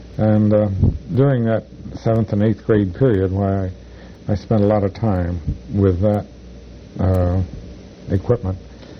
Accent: Harrisburg, Pennsylvania, United States; I'd had a chemistry set as a growing up in Harrisburg

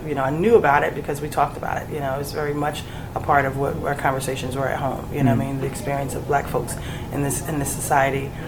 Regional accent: Willingboro, New Jersey, United States; So we had three girls growing up in Willingboro, New Jersey, which at the time in the 70s was majority white.

